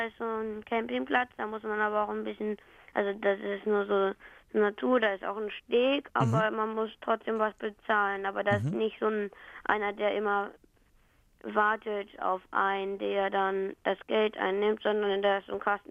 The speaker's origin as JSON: {"language": "German", "region": "Hamburg", "country": "Germany", "said": "Ich komme aus Hamburg und bin 10 Jahre alt."}